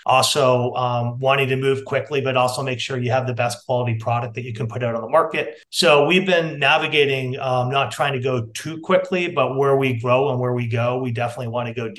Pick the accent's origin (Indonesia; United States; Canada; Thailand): Canada; I'm Canadian, if you haven't picked that up.